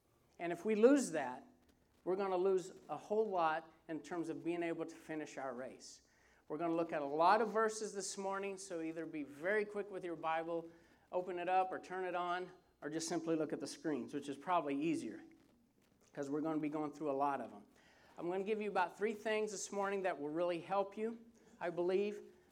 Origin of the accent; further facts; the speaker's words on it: Mexico; also born or lived in Nicaragua / Costa Rica; I grew up in Mexico, 3 years in Mexico. I lived 11 years in Nicaragua after that, and 4 years in Costa Rica. So I don't know what that makes me, where I'm from. I'm kind of a mixed breed.